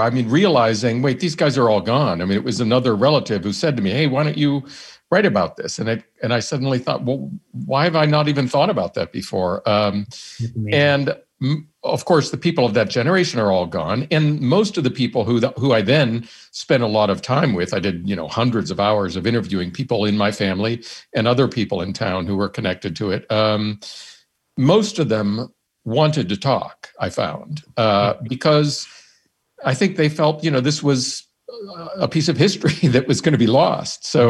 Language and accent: English; Johnstown, Pennsylvania, United States; the mob franchise in my hometown in Johnstown, Pennsylvania, in Western Pennsylvania.